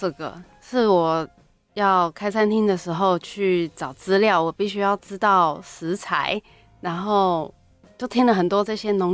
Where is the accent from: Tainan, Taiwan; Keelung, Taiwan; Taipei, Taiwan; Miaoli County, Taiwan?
Keelung, Taiwan; 台湾尤其是我们基隆讲小卷，然后澎湖讲小馆。